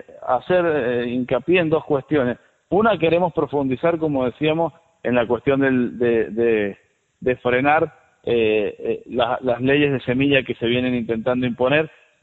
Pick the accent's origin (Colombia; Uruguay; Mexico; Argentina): Argentina; Quizás como argentino podemos hacer un balance